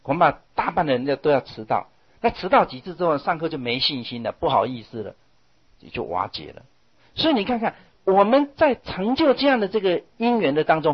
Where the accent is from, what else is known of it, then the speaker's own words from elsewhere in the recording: China; 我们中国人看增上缘这三个字啊，都有点望文生义